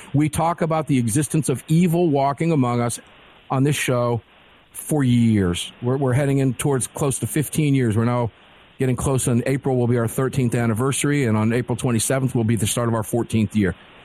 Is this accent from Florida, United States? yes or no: yes; Florida, United States; Now, I come from Florida, so I that's just what I thought.